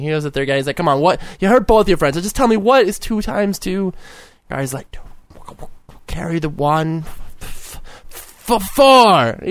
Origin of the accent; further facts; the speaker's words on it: Texas, United States; You don't know. I'm from Texas.